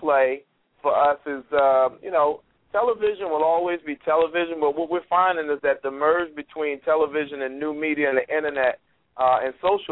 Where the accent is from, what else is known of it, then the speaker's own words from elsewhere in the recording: Washington, District of Columbia, United States; My hometown, Washington, D.C., is a strong possibility.